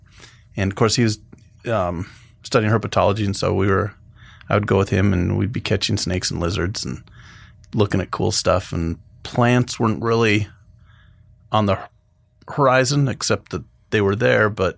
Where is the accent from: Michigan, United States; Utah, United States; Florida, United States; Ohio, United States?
Utah, United States; I grew up in Utah. My father was a professor at BYU. So we grew up south of Salt Lake City, right there next to BYU kind of.